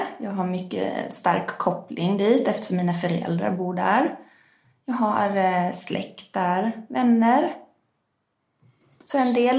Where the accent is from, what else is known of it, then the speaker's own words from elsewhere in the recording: Bläsinge, Kalmar County, Sweden; och är född och uppvuxen på Öland i en liten fiskeby som heter Bläsinge. Och där bodde jag tills jag var 16 år. Sen flyttade jag hemifrån